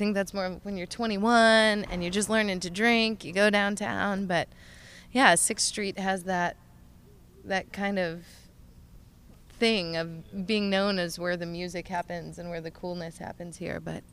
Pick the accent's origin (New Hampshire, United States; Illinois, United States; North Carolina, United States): Illinois, United States; Chicago; also born or lived in Fort Worth, United States; now in Austin, United States; I'm originally from Chicago, moved to Fort Worth, came to Austin 11 years ago.